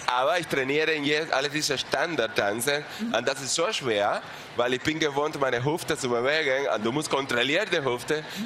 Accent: Cuba; German is a second language; Ich sage, ich komme aus Kuba.

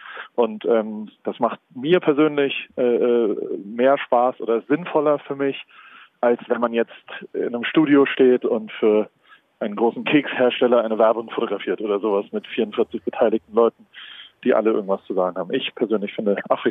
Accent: Hamburg, Germany; ich komme aus Hamburg

